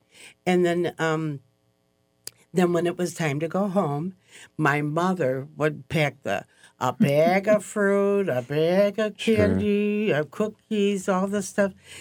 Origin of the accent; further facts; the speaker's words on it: Detroit, Michigan, United States; because I'm from Detroit, Michigan